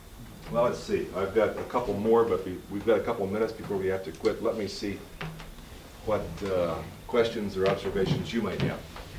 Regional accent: Pittsburgh, Pennsylvania, United States; I grew up in Pittsburgh with the Pittsburgh Pirates, and my hero was Ralph Kiner.

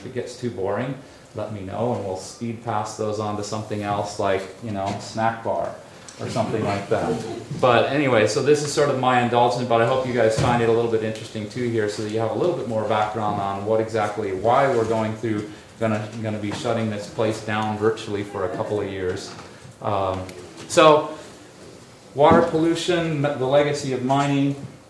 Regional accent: North Dakota, United States; I grew up in North Dakota, so that's my bias.

